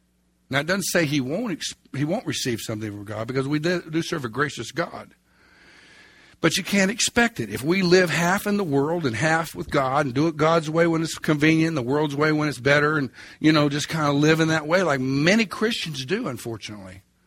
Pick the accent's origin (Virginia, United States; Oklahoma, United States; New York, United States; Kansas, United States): Oklahoma, United States; Even though I'm from Oklahoma, that was culture shock, buddy.